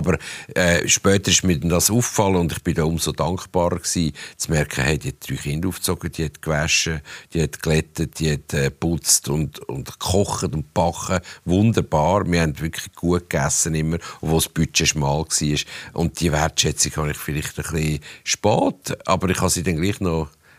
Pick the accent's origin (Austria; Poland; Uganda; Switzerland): Switzerland; Romandy; ich bin im Welschland aufgewachsen.